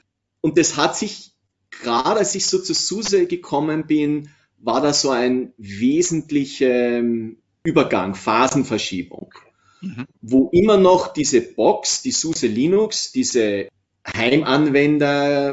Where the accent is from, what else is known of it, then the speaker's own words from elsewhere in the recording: Austria; moved away as an adult; now in Nuremberg, Germany; Wie Sie vielleicht hören, bin ich Österreicher, der 2003 für ein, maximal zwei Jahre nach Nürnberg zu SUSE gegangen ist.